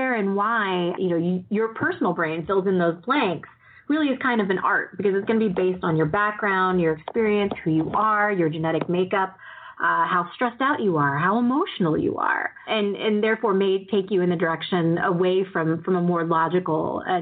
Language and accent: English; Northeast, United States; So I grew up in the Northeast. I went into New York City all the time. Even when I was 10, 11 years old, I was taking the subway by myself